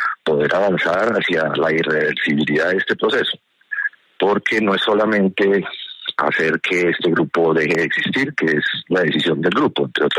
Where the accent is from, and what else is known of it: Colombia